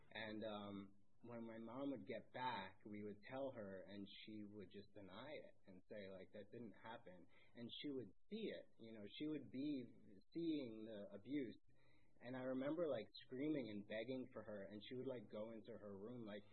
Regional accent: Cold Spring Harbor, New York, United States; really crazy growing up in Cold Spring Harbor and living with alcoholism

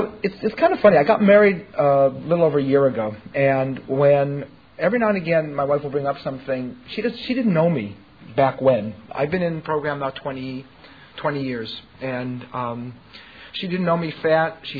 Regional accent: California, United States; What it was like was I grew up in the Fairfax area. In case you can't... Well, maybe you can't tell, but I'm going to start a 12-step program. I'm the adult child of a Jewish accountant. I'm from the hood in the Fairfax area.

